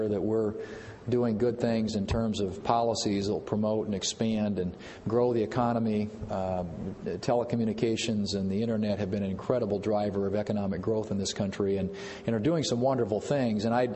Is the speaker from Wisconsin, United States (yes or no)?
no; Murdo, South Dakota, United States; in that small town of 600 people that, to me, the world sort of began and end at the city limits of my hometown of Murdo, South Dakota.